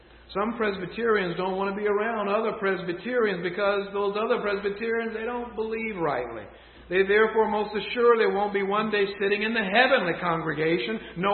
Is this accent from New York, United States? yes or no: no; Smithfield, Virginia, United States; born there; By God's grace, I was born in Smithfield, Virginia, in the United States of America in the second half of the 20th century.